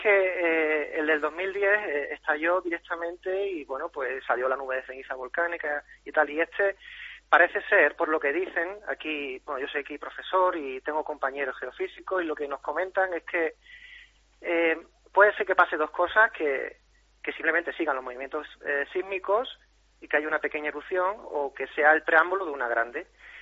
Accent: Extremadura, Spain; now in Iceland; yo soy extremeño

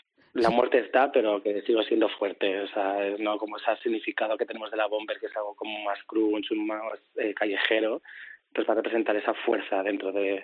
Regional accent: San Cristóbal de Entreviñas, Castile and León, Spain; also born or lived in Zamora; Nací en Zamora, me crié en un pueblo de... Bueno, en San Cristóbal, entre Viñas.

